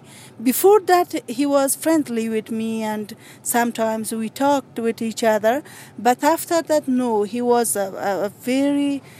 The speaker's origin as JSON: {"language": "English", "region": "Badakhshan", "country": "Afghanistan", "tie": "born or raised there", "said": "Badakhshan."}